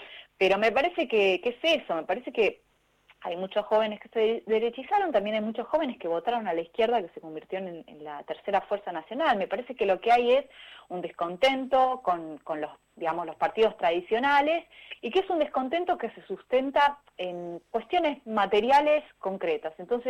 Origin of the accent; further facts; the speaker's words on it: Viedma, Río Negro, Argentina; Especialmente si yo soy del sur de Viedma, que hubo mucho ajuste, mucho problema